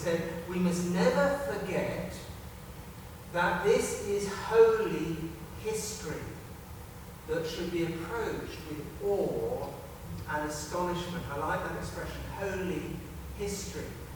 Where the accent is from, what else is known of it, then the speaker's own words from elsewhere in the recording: England, United Kingdom; I come from England, you ask children there, what is Christmas all about?